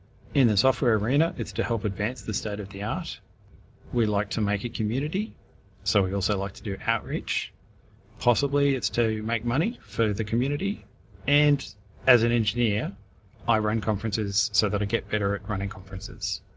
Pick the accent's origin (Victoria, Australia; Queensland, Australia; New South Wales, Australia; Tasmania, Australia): Queensland, Australia; Brisbane; I come from Brisbane, Queensland, Australia.